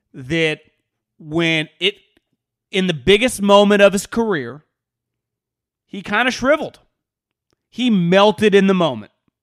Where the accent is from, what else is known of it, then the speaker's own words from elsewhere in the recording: Nebraska, United States; I'm from Nebraska, but I've been a Chicago Bears fan my entire life.